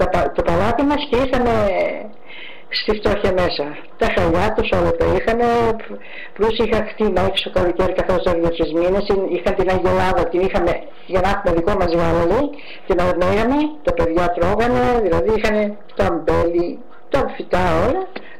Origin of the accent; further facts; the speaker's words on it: Florina, Western Macedonia, Greece; Από τη Φλόρινα.